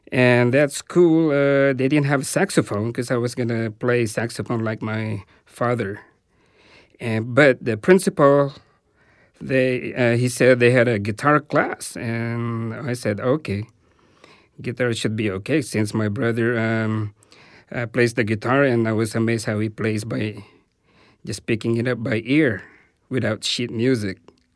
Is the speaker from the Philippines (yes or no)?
yes; Philippines; while I was growing up in the Philippines.